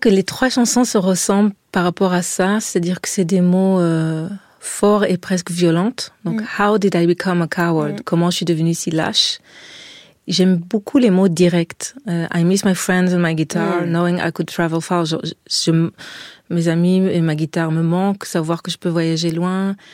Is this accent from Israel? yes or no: yes; Israel; du fait que j'ai été élevée en Israël et qu'il y a quelque chose de très direct dans cette langue-là aussi.